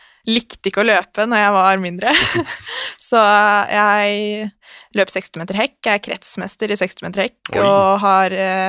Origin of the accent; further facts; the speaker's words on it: Hønefoss, Buskerud, Norway; now in Oslo, Norway; Jeg kommer fra Hønefoss, så en times biltur utenfor Oslo. Jeg 20 år, blir 21 i år. Ja, flyttet til Oslo for å studere